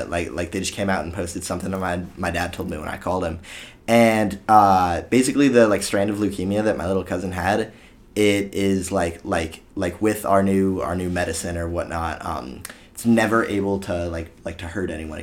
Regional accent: St. Louis, Missouri, United States; So I'm from St. Louis, as you might know.

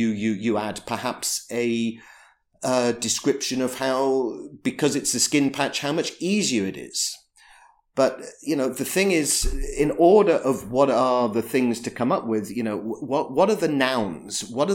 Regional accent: United Kingdom; you see, being British, we always say it's Winston Churchill.

